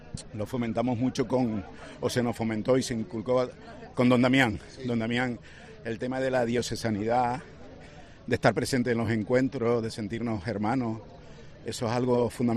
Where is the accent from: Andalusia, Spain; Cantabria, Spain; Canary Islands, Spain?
Canary Islands, Spain; como cristianos y como canarios.